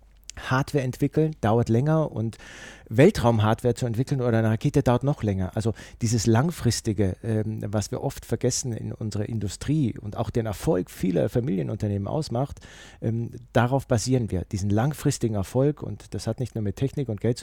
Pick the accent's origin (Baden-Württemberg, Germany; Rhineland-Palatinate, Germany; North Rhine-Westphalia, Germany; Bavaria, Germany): Bavaria, Germany; da hilft natürlich eine bayerische, und ich habe noch österreichische Roots, durchaus. Ich sage immer, ich komme aus dem Allgäu